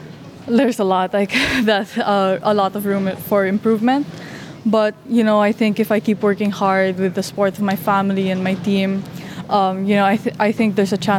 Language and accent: English; Philippines; English is a second language; I'm still like a Filipino, even if, you know, I'm in the academy, there are a lot of different cultures, and I'm proud that I am Filipino and that I can represent my country.